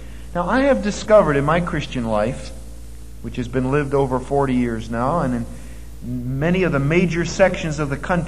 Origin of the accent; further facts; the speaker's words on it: Northeast, United States; The list I grew up with in the Northeast?